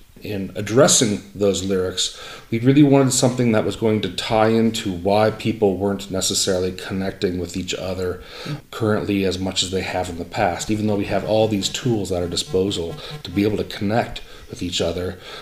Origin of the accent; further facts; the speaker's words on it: Ames, Iowa, United States; born there; And Kathy, she was born in Mount Pleasant, and I was born in Ames. We both lived here probably for a while, and then we both ended up out in Los Angeles area.